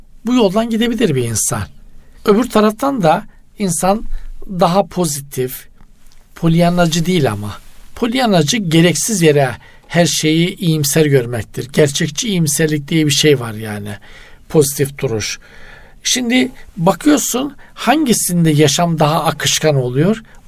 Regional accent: Eastern Black Sea, Turkey; Mesela bizim Doğu Karadeniz'de insan ilişkileri şeydir.

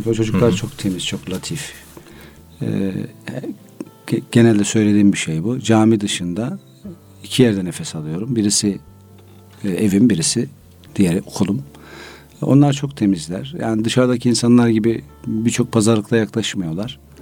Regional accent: Konya, Turkey; Konyalıyım.

